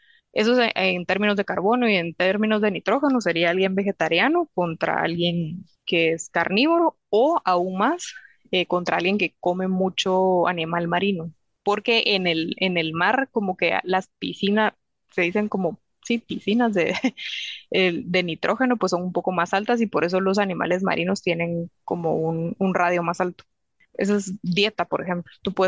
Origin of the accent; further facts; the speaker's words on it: Guatemala; now in England, United Kingdom; como yo tenía 6 meses de vivir aquí en Inglaterra, mis uñas ya eran como europeas, pero mi pelo todavía tenía la dieta de Guatemala